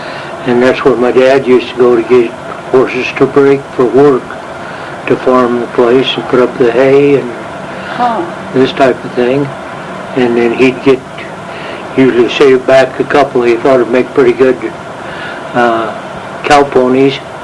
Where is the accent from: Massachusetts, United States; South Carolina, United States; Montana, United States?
Montana, United States; Manhattan; born there; Yeah, I was born in Manhattan on a ranch. Northeast of Manhattan, Montana, October 5th, 1925, a couple days ago.